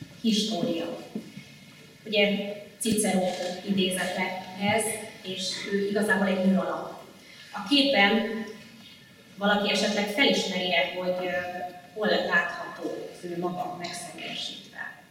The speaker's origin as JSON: {"language": "Hungarian", "region": "Komárom-Esztergom", "country": "Hungary", "said": "Én pont Fejér megye, Komárom Esztergom megye határáról, Gokorról származom."}